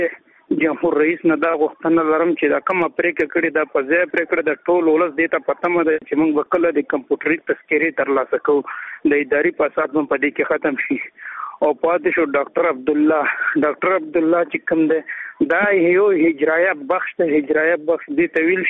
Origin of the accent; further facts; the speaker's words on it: Afghanistan; مونږ ټول افغانان یو مونږ په افغانستان په نامه باندې قلم پېژني